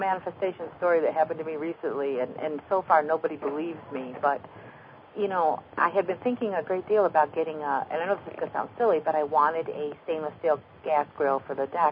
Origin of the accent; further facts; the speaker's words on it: New York, United States; Of course, you've got that city accent going for you, but I'm from New York, you know.